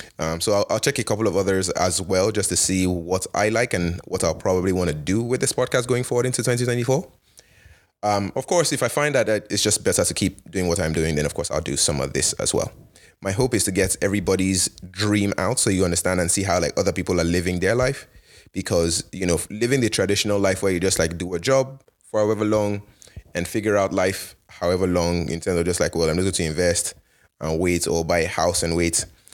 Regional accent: Canada; as a Canadian, you can just get a job and go to essentially USA or Mexico, right?

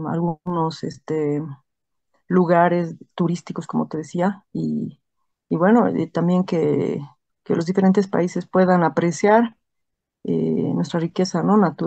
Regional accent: Bolivia; Bueno, para resaltar obviamente que somos de Bolivia, ¿no?

